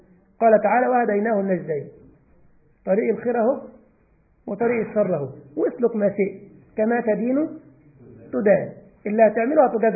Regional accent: Egypt; اوعى تقول اكل العيش يحب الخفيه زي ما عندنا في مصر يقول لك بالفهلاوه

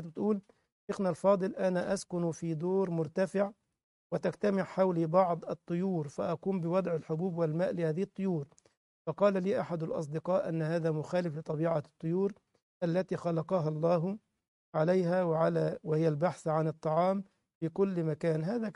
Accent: Egypt; إنه غير معهود عندنا في مصر

